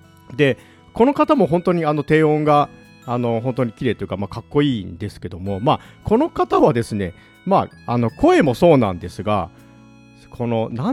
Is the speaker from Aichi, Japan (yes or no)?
yes; Aichi, Japan; 私の地元のとこでアナウンサーをやられた方なんですが